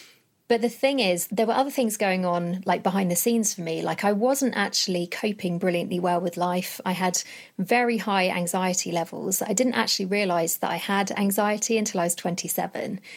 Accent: Watford, East of England, United Kingdom; Age 25, 26, I moved down to London. And to be honest, I'm from Watford originally. So that was kind of my stamping ground anyway.

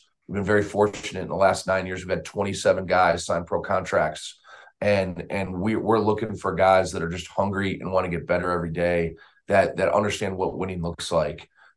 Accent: Wisconsin, United States; I'm from Wisconsin originally, but I own a home about three blocks from Panthers Stadium.

